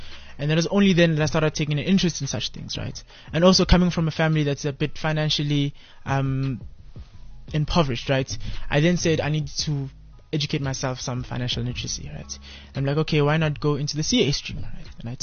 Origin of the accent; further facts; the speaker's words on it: Kempton Park, Gauteng, South Africa; I'm from Norcombe Park, right? In the Kempton Park, yeah. I'm 21 years of age.